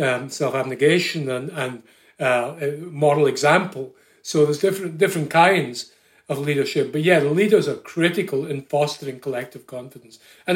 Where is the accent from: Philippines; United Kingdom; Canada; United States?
United Kingdom; Scotland; I come from Scotland originally.